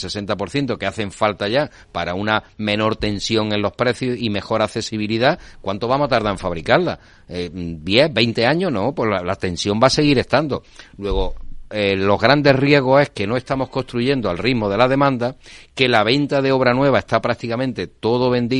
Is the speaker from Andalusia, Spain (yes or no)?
yes; Torrox, Andalusia, Spain; cada cual presumimos y somos de un municipio como es Torró, y lo digo por Fitur, no por hacer publicidad a mi pueblo, que lo llevo en el corazón siempre, vengo de allí esta mañana.